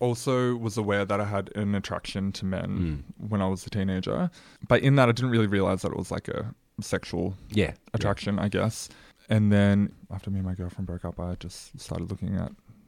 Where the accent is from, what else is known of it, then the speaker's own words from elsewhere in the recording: Deniliquin, New South Wales, Australia; now in Melbourne, Australia; It's one of the largest countries, and so I grew up in Deniliquin, and our mob was from Hay.